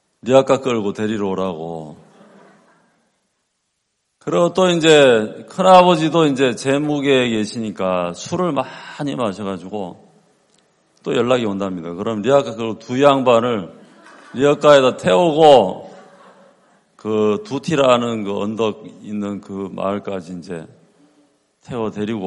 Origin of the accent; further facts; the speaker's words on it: Chuncheon, Gangwon, South Korea; 그래서 춘천은 제가 태어난 곳이기도 하고 또 어릴 적에 제가 살아온 동네예요.